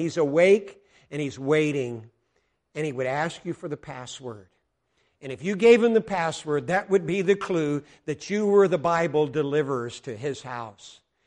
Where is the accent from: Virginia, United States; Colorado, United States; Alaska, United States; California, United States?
Colorado, United States; You know, in 1848, in my home state, something very significant happened in Colorado.